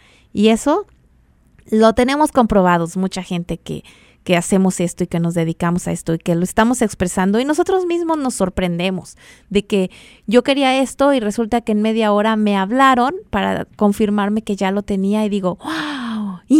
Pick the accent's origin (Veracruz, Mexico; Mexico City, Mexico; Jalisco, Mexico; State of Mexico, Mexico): Mexico City, Mexico; aquí me sale lo chilanga, pero pues de ahí soy del DF.